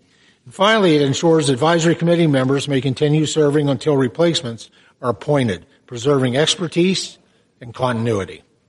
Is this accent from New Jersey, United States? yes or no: no; Pennsylvania, United States; In just my home state of Pennsylvania alone